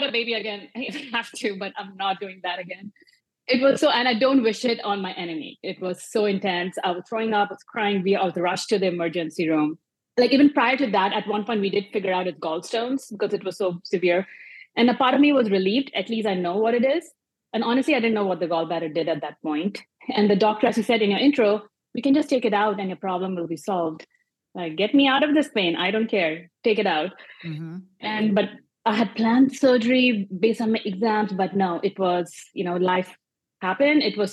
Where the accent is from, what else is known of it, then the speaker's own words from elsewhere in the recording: India; English is a second language; moved away as an adult; now in United States; I'm an Indian immigrant. This year marks year 20 in the US. And I spent a couple of years in Pittsburgh.